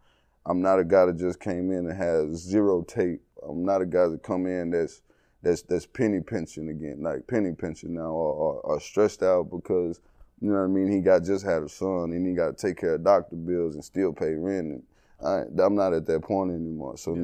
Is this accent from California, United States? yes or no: no; Texas, United States; I'm from East Texas, so like, we real big on that.